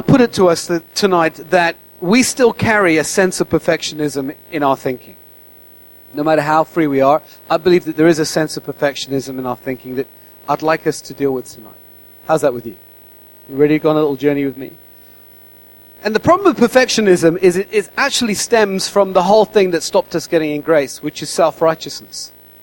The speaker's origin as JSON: {"language": "English", "country": "United Kingdom", "said": "because we're British, we normally get revelation first"}